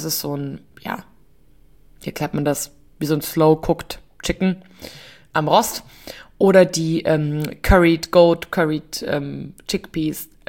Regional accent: Bavaria, Germany; bei uns in Oberbayern

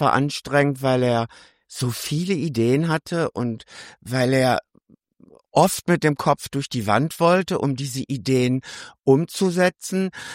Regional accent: North Rhine-Westphalia, Germany; eine Kittelschürze, die ich aus meiner Jugend im Ruhrgebiet kenne.

